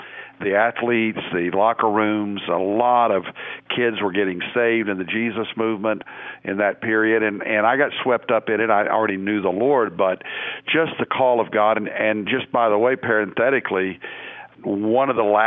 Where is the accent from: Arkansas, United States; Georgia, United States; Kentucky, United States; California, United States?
Arkansas, United States; Conway; born there; I mean, look, I was born in Conway, Arkansas, a little town outside of Little Rock